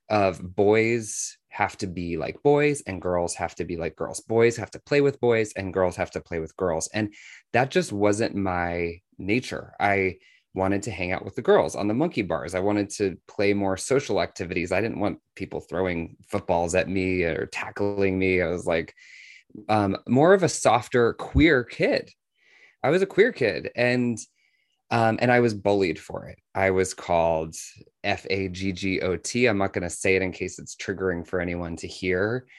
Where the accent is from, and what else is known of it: Washington, District of Columbia, United States; born there